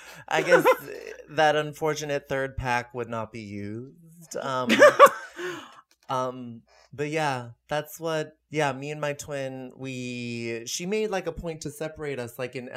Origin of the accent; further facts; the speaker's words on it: Marin, California, United States; I'm from Marin, which is the widest part of the Bay.